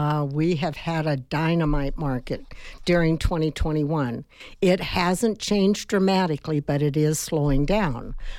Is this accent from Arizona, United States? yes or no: yes; Tucson, Arizona, United States; since I was a little girl growing up in Tucson, and that's many, many years.